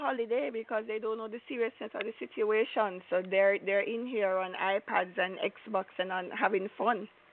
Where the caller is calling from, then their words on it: Kingston, Jamaica; I'm calling from Kingston, Jamaica.